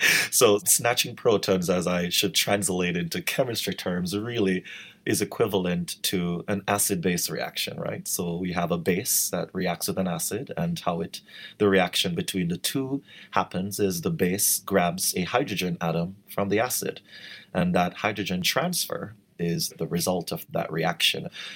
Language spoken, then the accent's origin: English; Kingston, Jamaica; back in Jamaica, where I grew up in Kingston.